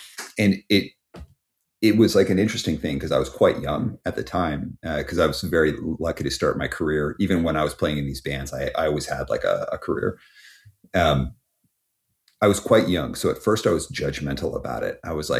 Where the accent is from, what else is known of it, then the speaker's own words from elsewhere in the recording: Calgary, Alberta, Canada; also born or lived in Montreal; now in Vancouver, Canada; I was born in Montreal, Canada, or Montreal, Quebec. Grew up in Calgary and went out to Vancouver, BC for university.